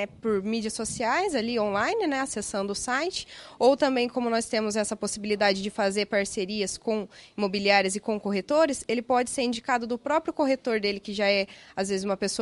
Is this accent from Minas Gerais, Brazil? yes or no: no; Jacarezinho, Paraná, Brazil; De Jacarezinho, Paraná.